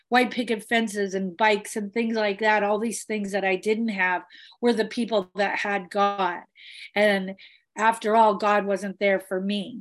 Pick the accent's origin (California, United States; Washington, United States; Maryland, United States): Washington, United States; Bellingham; I came from Bellingham, Washington. I was in this little hippie town.